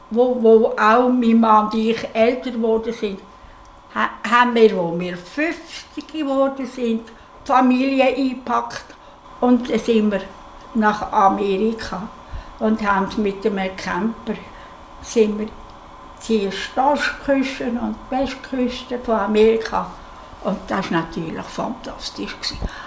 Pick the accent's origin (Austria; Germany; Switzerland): Switzerland; Aargau; now in Bern, Switzerland; Ich bin 88, bin im Kanton Aargau aufgewachsen und nachher hier ins Bern gekommen